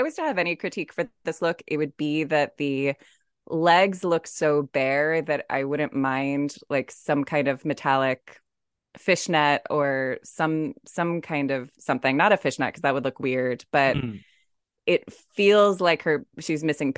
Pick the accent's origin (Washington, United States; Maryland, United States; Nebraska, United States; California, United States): California, United States; San Diego; not to volunteer more autobiographical info, but I grew up in San Diego, and she reminds me of a lot of girls I was friends with.